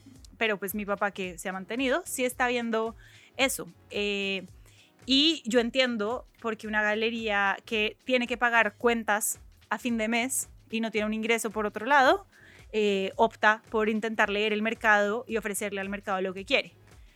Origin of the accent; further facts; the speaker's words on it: Bogotá, Colombia; Y me dijo, no, pero no los cuentes, es peligroso. Y yo soy de Bogotá.